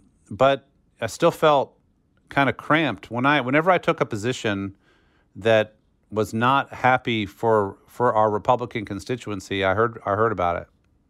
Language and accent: English; Virginia, United States; I grew up in Northern Virginia near Washington. My father worked for the government in energy and environmental policy. I was raised Catholic and didn't really give it a fair chance.